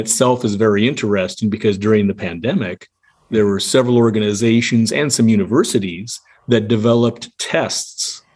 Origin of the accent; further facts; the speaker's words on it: Seattle, Washington, United States; I grew up in Seattle. It's a pop in Seattle.